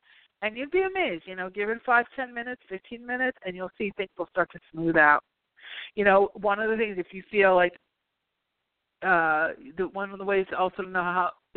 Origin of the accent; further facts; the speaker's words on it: New York, United States; now in California, United States; being a New Yorker, we're a little bit cynical.